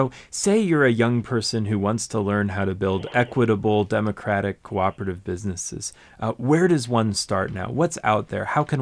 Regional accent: East Coast, United States; now in Colorado, United States; I moved back to Colorado about a year and a half ago. You know, I grew up on the East Coast. My mother's family's from out here.

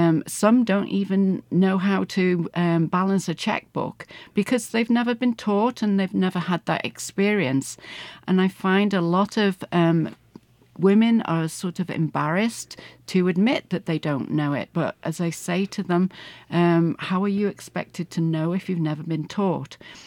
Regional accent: United Kingdom; now in United States; I'm not from America. I'm British, and I've been here for the last 13 years.

